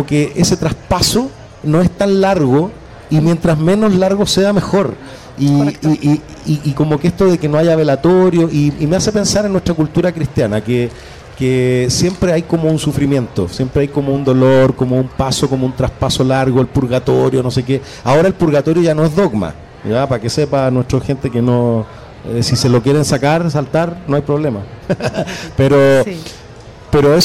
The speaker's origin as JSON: {"language": "Spanish", "country": "Chile", "lives_now": "Mexico", "said": "yo también tampoco soy de México, pero tengo una cultura cristiana, uh-huh. Ajá, entonces nos damos cuenta que dentro de las culturas cristianas, México aparte es muy especial, porque en mi país lloramos la muerte, en Chile se llora la muerte y no se celebra."}